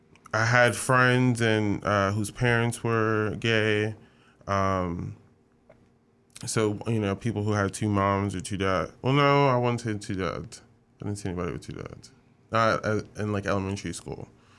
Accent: New York, United States; like me growing up in New York, and I grew up in the hood

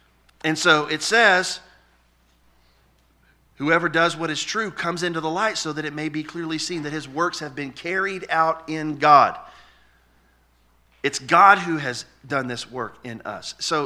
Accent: Louisiana, United States; You know, the cockroaches are really large where I'm from. I'm from Louisiana.

